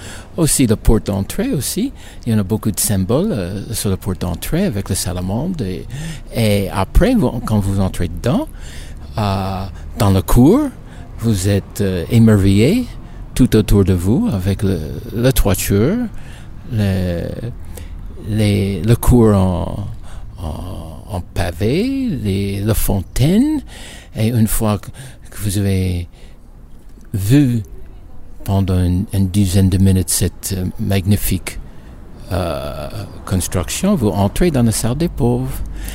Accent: United States; French is a second language; Non, je suis américain.

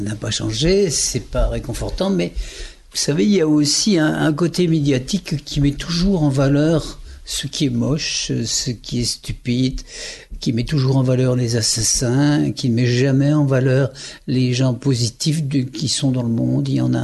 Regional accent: Wallonia, Belgium; Oui, je suis Wallon, c'est sûr. En Wallonie, on parle plusieurs langues. On parle l'allemand, le flamand et le français. Et le français, et dans ma région, on parle aussi le Wallon, qui est une langue...

